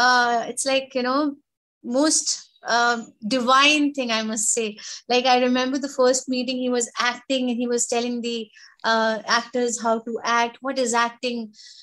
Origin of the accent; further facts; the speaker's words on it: Delhi, India; now in Mumbai, India; I'm from Delhi